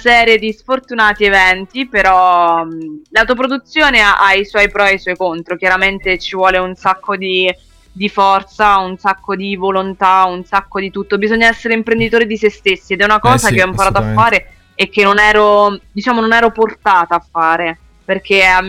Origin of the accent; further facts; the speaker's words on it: Pescina, Abruzzo, Italy; Marsica, sì, Marsica. Pescina precisamente, quindi proprio il mio paese dove ho sempre vissuto.